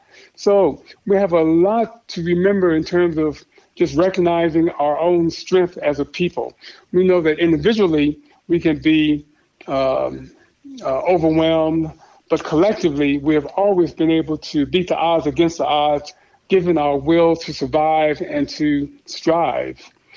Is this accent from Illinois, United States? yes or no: yes; Chicago, Illinois, United States; I grew up in Chicago on the South Side. I'm the youngest of three sons. And no one on the South Side of Chicago ever had a psychological problem while I was growing up. I grew up during the 50s and 60s there.